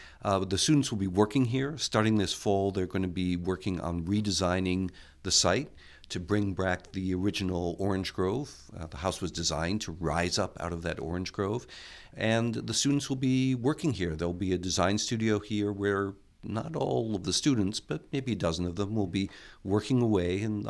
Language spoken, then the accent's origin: English; Netherlands; also born or lived in United States; You know, I'm an American, but I grew up in the Netherlands. And I grew up in a sort of standard suburban home. Went off to college in America.